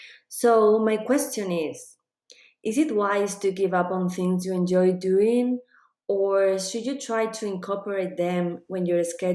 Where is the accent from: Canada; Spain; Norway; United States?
Spain; English is a second language; I am a lawyer from Spain.